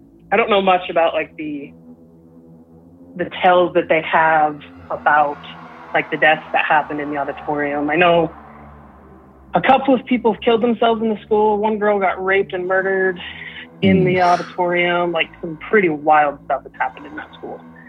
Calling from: Idaho, United States; calling from Southeast Idaho.

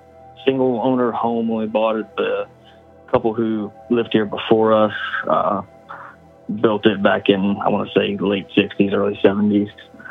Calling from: Virginia, United States; Hey, Braden … from Virginia.

